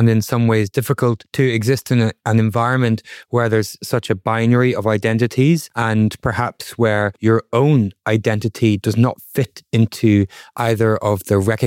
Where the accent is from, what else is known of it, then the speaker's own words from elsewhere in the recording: Ulster, Ireland; also born or lived in Derry, Northern Ireland; I was born in Derry in 1995, shortly before the Belfast Good Friday Agreement, and I grew up in County Donegal with a mother from Germany and a father from Northern Ireland. I have a bit of a cross-border upbringing that extends beyond the island even